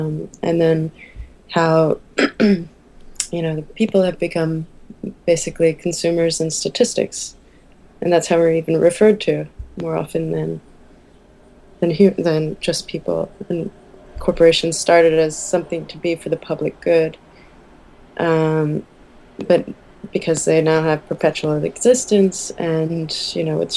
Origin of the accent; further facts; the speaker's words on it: United States; being American, I saw a lot of inequalities and injustices